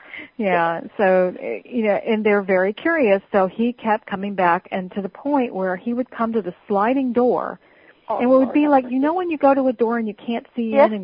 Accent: New England, United States; also born or lived in California; Well, I was from New England originally and had always wanted to settle here. And when I had moved to California, I regretted it when I got there. It just wasn't the right place, but I stayed 14 years.

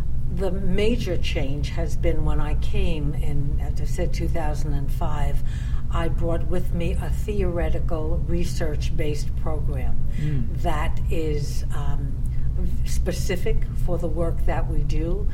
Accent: New York City, New York, United States; I was born and raised in the Bronx, so this is home to me.

